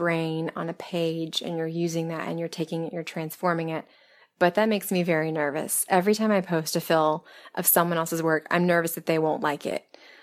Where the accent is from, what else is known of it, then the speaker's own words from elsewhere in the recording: the South, United States; It wasn't like I'm from the South, so I guess … works in that sort of wordplay thing